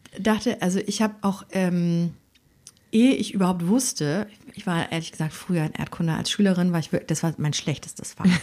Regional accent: Cologne, North Rhine-Westphalia, Germany; wir kommen aus Köln.

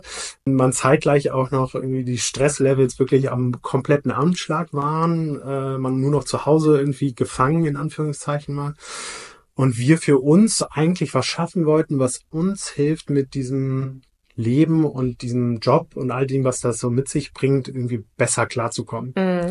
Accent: Hamburg, Germany; born there; now in Berlin, Germany; also ich bin gebürtiger Hamburger, werde dieses Jahr 40 Jahre alt.

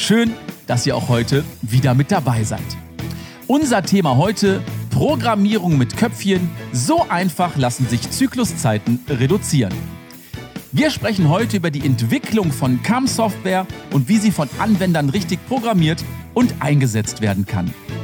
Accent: Rhineland, Germany; Da habe ich natürlich als Rheinländer direkt gedacht, erste Schneeflocke, bin ich raus mit dem Auto

